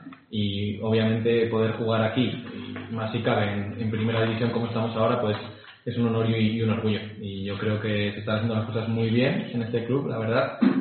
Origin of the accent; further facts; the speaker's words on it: Aranda de Duero, Castile and León, Spain; yo soy de Aranda. Entonces, yo desde que era pequeñito llevo jugando desde allí en las categorías inferiores, en Aranda de Duero. Hasta segundo de bachiller, que terminé mis estudios aquí. Me fui luego a León, estudié ahí la carrera 4 años.